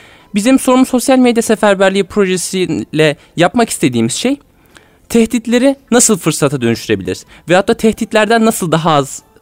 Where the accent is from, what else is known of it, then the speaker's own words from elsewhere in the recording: Safranbolu, Karabük, Turkey; now in Istanbul, Turkey; Safranbolu'yum ben de.